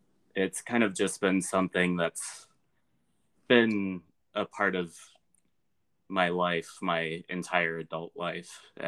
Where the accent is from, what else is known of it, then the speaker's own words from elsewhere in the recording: Albuquerque, New Mexico, United States; I was living back in my hometown in Albuquerque, New Mexico, and I was a part of the DIY music scene there